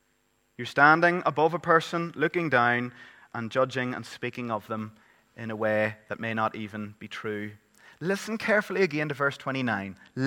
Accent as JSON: {"language": "English", "region": "Northern Ireland", "country": "United Kingdom", "said": "I'm from Northern Ireland, so I'm not as if I'm excluding myself here."}